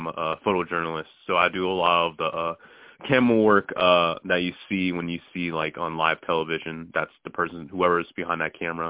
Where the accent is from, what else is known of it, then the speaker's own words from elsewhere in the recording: Union, New Jersey, United States; also born or lived in Bethlehem, Pennsylvania; now in Pittsburgh, United States; So originally I'm from New Jersey, Union, New Jersey. That's where I was born. And then we moved up here to Pennsylvania where my father, when he was still around, he had a job opportunity up here. So we moved up here to Bethlehem, PA.